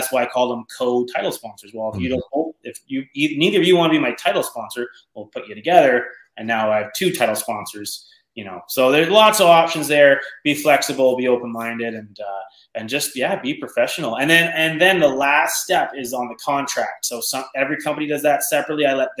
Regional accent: Canada; I'm from Canada

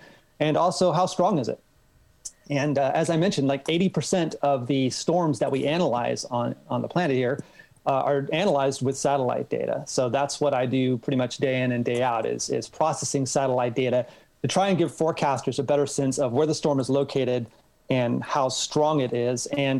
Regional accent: Florida, United States; I grew up in Florida, so okay. You know, lots of tropical activity there.

